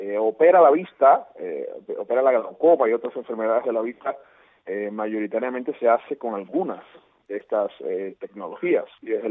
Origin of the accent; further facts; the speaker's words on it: Santiago de Cuba, Cuba; O como dicen allá en mi pueblo, en Santiago de Cuba